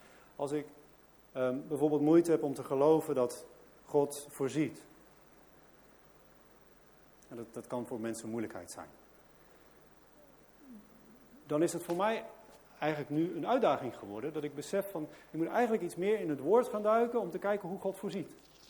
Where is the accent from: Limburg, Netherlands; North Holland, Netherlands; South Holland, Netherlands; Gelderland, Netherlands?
Gelderland, Netherlands; Barneveld; also born or lived in Veenendaal; Ik kom uit Barneveld eigenlijk, maar ik heb 12 jaar in Veenendaal gewoond.